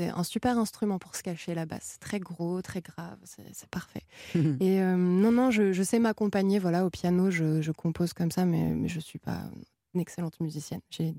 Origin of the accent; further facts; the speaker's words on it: Cannes, Provence-Alpes-Côte d'Azur, France; born there; Je suis née à Cannes, dans le sud-est de la France.